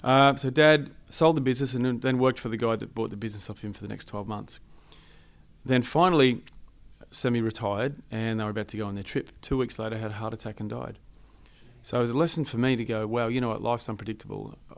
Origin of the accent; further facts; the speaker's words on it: Chinchilla, Queensland, Australia; swimming also in my hometown, Chinchilla, I had a record